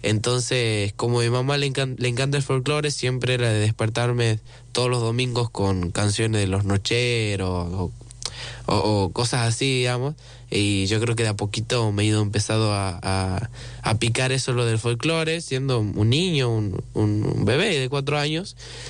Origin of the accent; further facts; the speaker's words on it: Alderetes, Tucumán, Argentina; Sí, tucumano. Tucumano de la ciudad de Alderetes.